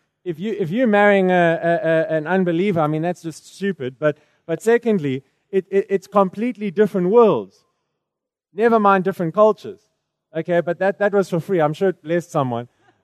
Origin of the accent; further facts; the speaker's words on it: Durban, KwaZulu-Natal, South Africa; I'm a white guy. I grew up in Durban. I grew up actually in multicultural, cosmopolitan. It was very different to the Cape.